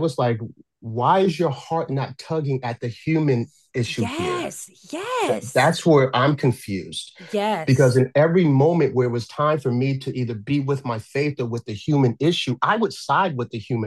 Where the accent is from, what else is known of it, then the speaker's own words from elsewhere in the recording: New Jersey, United States; also born or lived in Virginia, United States; I grew up in New Jersey, but I lived in Virginia for a little while, and then for a little small set time, we lived in Georgia.